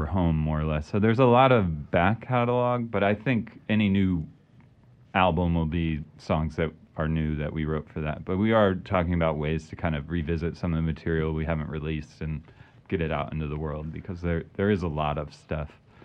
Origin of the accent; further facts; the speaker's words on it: Durham, North Carolina, United States; because I grew up in Durham, mm-hmm. and I grew up going to the EnoFest